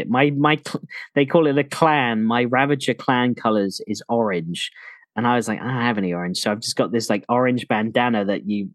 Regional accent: United States; I was obsessed with being a Navy SEAL when I was a kid growing up in America.

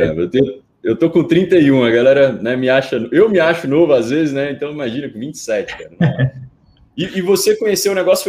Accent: Minas Gerais, Brazil; Eu sou mineiro também

